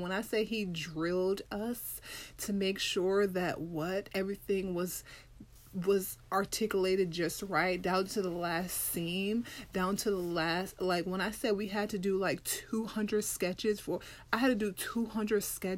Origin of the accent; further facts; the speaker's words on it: Jamaica; now in United States; because, child, I'm from Jamaica. And I ain't had no green card, y'all.